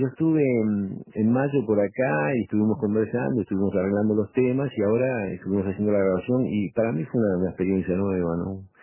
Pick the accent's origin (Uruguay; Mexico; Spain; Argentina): Uruguay; yo soy uruguayo.